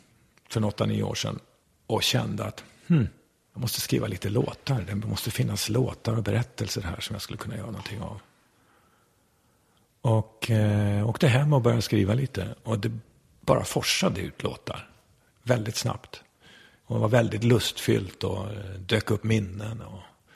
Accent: Västernorrland County, Sweden; Jag är uppvuxen uppe på Höga kusten, Ådalen.

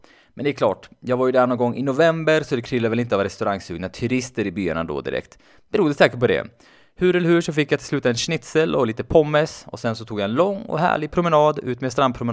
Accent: Sweden; Och när jag nämnde att jag var från Sverige så kom han ihåg att jag jobbade ihop med mexikanen.

